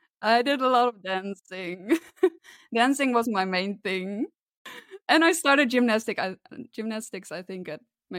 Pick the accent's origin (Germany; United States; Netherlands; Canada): Netherlands; My pronouns are she, her. I'm from the Netherlands. I live in Arnhem. It's close to the German border.